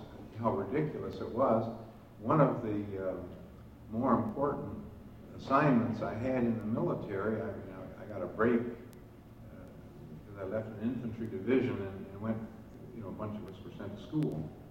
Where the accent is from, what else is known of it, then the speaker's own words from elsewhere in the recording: Dearborn, Michigan, United States; I mean, I remember growing up in Dearborn. My folks left a house at Woodward and Forest and bought a piece of land out in Dearborn and built a house.